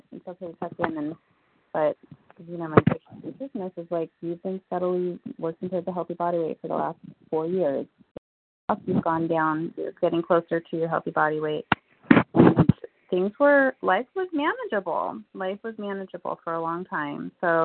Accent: California, United States; Southern California.

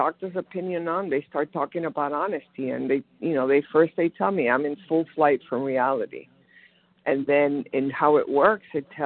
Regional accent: Florida, United States; And I'm from Florida.

